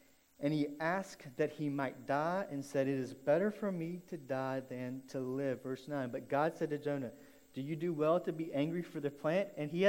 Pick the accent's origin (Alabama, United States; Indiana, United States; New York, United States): Alabama, United States; Birmingham; I grew up in Birmingham, Alabama.